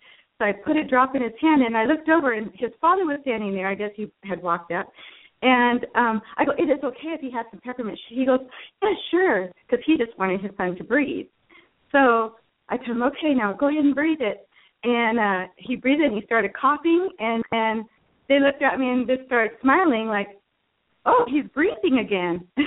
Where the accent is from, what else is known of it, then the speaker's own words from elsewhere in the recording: Arizona, United States; I'm from Arizona.